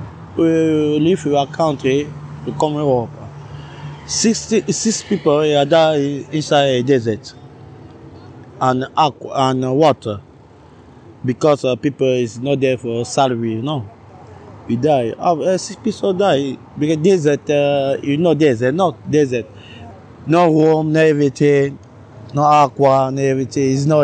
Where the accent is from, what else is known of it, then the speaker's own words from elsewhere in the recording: Cameroon; English is a second language; I'm from Cameroon.